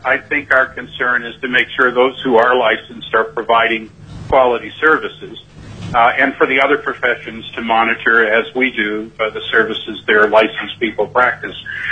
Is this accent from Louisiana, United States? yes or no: no; Anchorage, Alaska, United States; I'm chairman of the Alaska Board of Marital and Family Therapy, and I'm from Anchorage, Alaska.